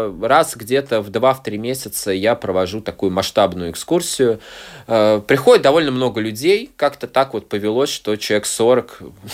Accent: Saint Petersburg, Russia; now in Riga, Latvia; я, в общем, ощущаю себя во многом и как питерец в том числе, потому что всю жизнь там прожил, почти всю жизнь.

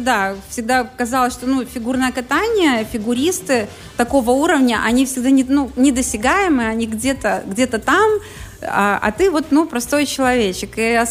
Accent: Daugavpils, Latgale, Latvia; когда они поняли, что я из Даугавпилса

